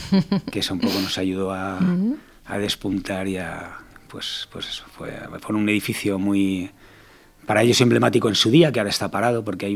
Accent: Valencia, Valencian Community, Spain; yo no soy valenciano de nacimiento, pero me siento valenciano. Llevo viviendo en Valencia desde los 7 años y, bueno, soy valenciano de... Aunque no lo sea de nacimiento, lo soy de pura cepa y de corazón.

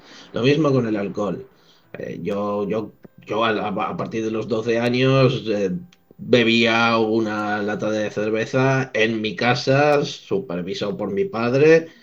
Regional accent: Benaguasil, Valencian Community, Spain; de Benaguasil

